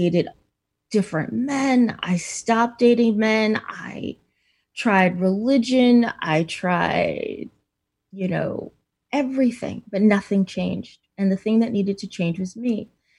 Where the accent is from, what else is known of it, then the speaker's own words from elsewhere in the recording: New York, United States; I'm originally from New York. I now live in the Pacific Northwest.